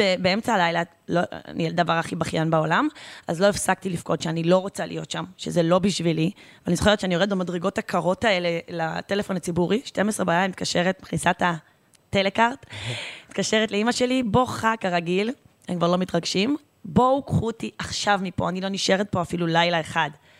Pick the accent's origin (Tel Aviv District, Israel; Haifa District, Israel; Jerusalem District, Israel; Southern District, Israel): Haifa District, Israel; born there; נולדתי בקריות, דרך אגב, למי שלא יודע.